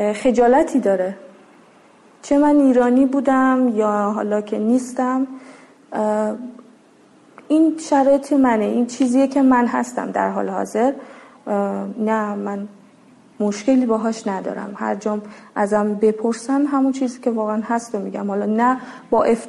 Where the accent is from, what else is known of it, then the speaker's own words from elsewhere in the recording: Afghanistan; من افغانیم، ایرانی نیستم، ایرانی نیستم، به افغانی بودن خودم افتخار میکنم